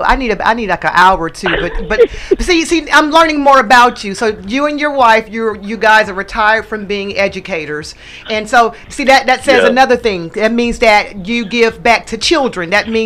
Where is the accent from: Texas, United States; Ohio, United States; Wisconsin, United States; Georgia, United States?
Georgia, United States; Atlanta; Atlantan, so I'm like, it's crazy in Atlanta.